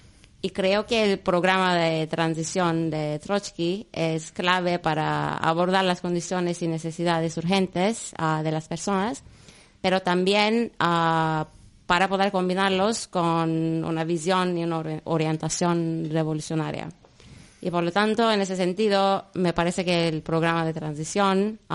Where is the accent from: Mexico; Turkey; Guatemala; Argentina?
Turkey; Spanish is a second language; now in Spain; soy de Turquía y estoy aquí por un año para hacer un estudio.